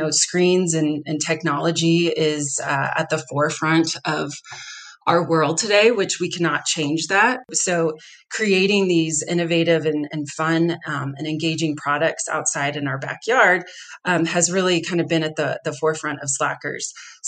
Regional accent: Texas, United States; I grew up in Texas, and I'm used to warm weather year round.

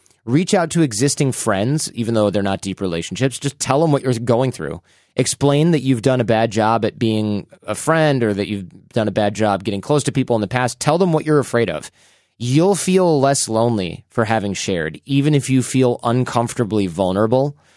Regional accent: Australia; This meant leaving my hometown in Australia, where I've spent the majority of my professional life

